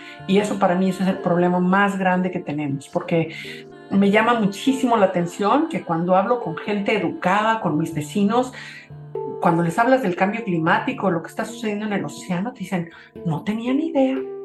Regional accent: Cuernavaca, Morelos, Mexico; crecí en Cuernavaca, que me imagino que es un poco como Medellín. Es más tranquilo, una vida mucho más pacífica y en esa época era muy rural. Entonces tuve la oportunidad de crecer, ya sabes, en el campo, persiguiendo vacas, correteando gallinas, feliz.

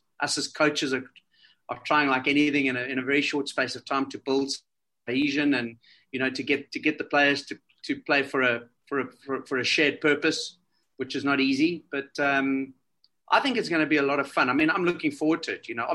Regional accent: South Africa; I mean, I'm a South African. Eh? We're a pretty resilient bunch.

